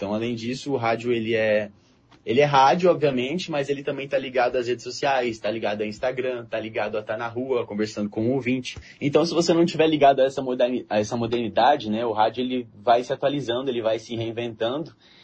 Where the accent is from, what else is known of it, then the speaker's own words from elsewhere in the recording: Terra Boa, Paraná, Brazil; eu sou de Terra Boa